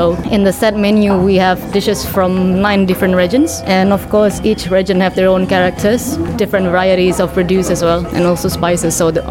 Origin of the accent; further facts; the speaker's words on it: Jakarta, Indonesia; English is a second language; I am a cook from Indonesia, Jakarta to be precise.